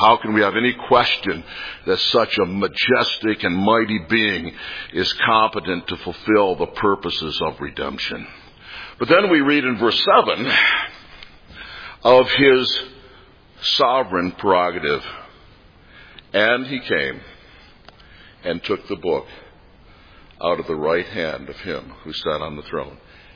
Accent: Michigan, United States; I come from Michigan originally. One of the things that you do in Michigan, if you're a Michigander, is you go up to the locks of Sault Ste. Marie

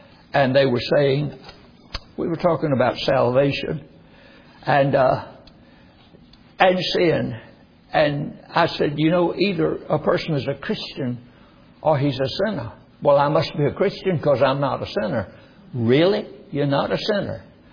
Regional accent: North Carolina, United States; now in Texas, United States; I was raised in North Carolina, first 20 years of my life. And I have seen things there that I've never seen since I came to Texas.

